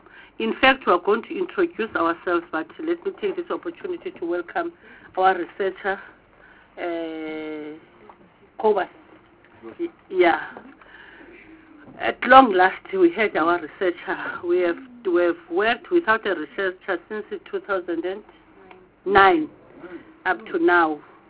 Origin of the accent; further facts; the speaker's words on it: Eastern Cape, South Africa; I'm the chairperson of this committee. I'm from Eastern Cape.